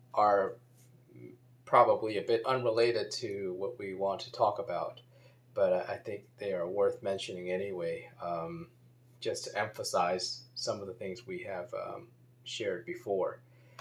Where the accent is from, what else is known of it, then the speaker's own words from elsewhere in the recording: Baltimore, Maryland, United States; I grew up in Baltimore in Maryland, and I used to be a University of Maryland Terrapins fan.